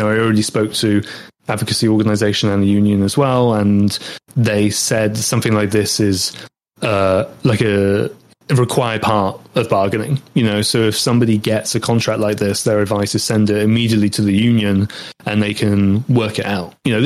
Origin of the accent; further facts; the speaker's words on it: United Kingdom; accent: British; because obviously I'm British and that's my accent